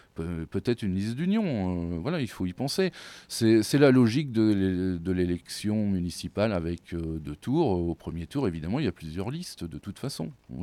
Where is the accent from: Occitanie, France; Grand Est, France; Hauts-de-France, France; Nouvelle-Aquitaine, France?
Nouvelle-Aquitaine, France; Rochefort; j'habite depuis 7 ans sur Rochefort. Et puis j'ai toujours été de toute façon du coin. J'étais au collège Pierre Loti quand j'étais jeune. Je suis né à Rochefort également.